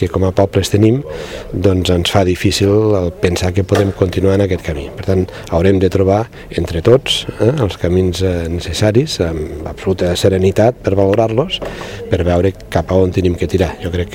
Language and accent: Catalan; Catalonia, Spain; I cal decidir que cal que prenguem opció i que com a catalans